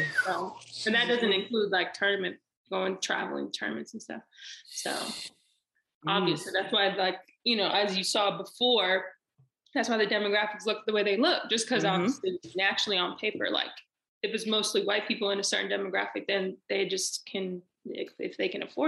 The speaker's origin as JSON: {"language": "English", "town": "Palmdale", "region": "California", "country": "United States", "said": "I was in the car because I'm from Palmdale"}